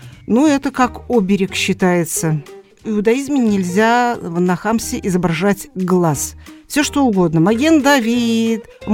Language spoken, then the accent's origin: Russian; Minsk, Belarus; я из Минска